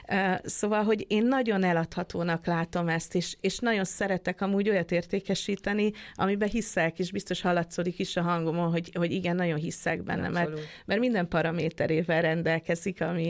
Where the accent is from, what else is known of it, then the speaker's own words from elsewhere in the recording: Szeged, Csongrád-Csanád, Hungary; nagy előnyt is jelentett az is, hogy én szegediként kicsit másképp is láttam meg Füredet talán